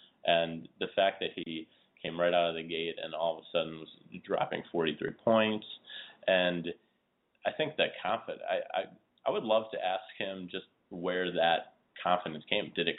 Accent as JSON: {"language": "English", "region": "Illinois", "country": "United States", "said": "Well, I'm from Illinois. I was actually living in Lisle, Illinois, when Frank Kaminsky was getting recruited."}